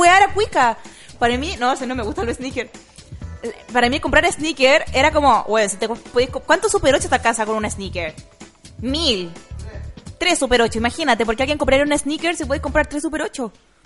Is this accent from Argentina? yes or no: no; Maipú, Santiago Metropolitan Region, Chile; ya también llegó a Maipú. Mi pueblo.